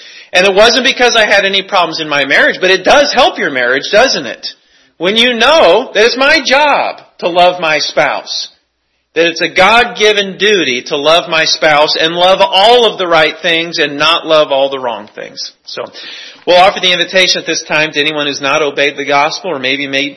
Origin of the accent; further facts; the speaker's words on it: Kansas City, United States; I grew up in the Kansas City area. I became a Chiefs fan.